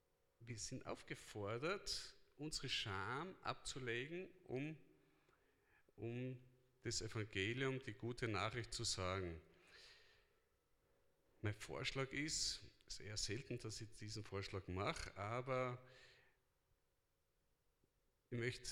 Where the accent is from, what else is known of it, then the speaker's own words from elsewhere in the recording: Mittelbiberach, Baden-Württemberg, Germany; also born or lived in Styria, Austria; Habe ich gesagt, nein, aus Mittelbiberach. Aber ich bin in der Steiermark geboren